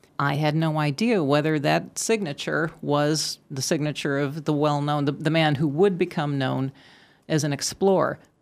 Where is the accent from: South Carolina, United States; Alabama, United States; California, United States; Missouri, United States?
Missouri, United States; St. Charles; I had just finished a book about the history of St. Charles, Missouri, my hometown.